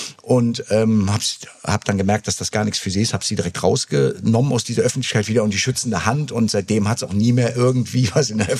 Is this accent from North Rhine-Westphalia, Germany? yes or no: yes; Cologne, North Rhine-Westphalia, Germany; ja in Chorweiler groß geworden und dann haben wir im Seeberg gewohnt.